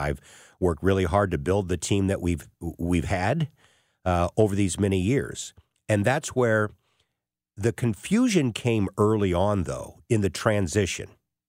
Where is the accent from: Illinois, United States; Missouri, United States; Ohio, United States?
Missouri, United States; I end up back in my hometown as a sportscaster for Channel 4 here in town.